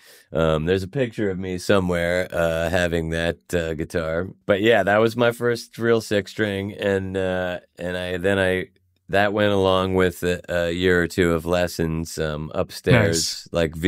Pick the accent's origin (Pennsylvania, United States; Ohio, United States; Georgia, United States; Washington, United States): Pennsylvania, United States; Swarthmore; It was at Swarthmore Music, where I grew up in Swarthmore, Pennsylvania.